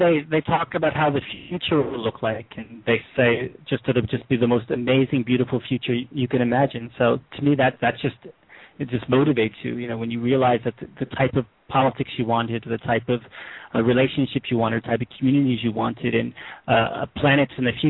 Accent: United States; And I'm American, so I love my country, so I'm here, and I'm trying to find a way to share this.

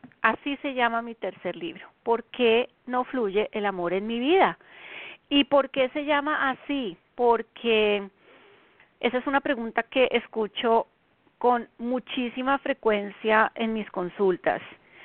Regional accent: Colombia; now in United States; en los Estados Unidos, la zona este de los Estados Unidos, desde donde transmito mi programa. Son las 8 de la noche en mi tierra natal, Colombia.

